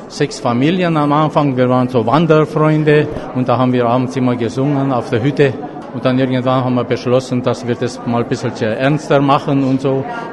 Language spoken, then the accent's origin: German; Buziaș, Timiș County, Romania; moved away as an adult; now in Germany; Ich komme ja aus Temeswar, also aus der Nähe, aus Bruckenau. Bischkia, wer es besser kennt, ja. Und bin erst mit 30 weg von da.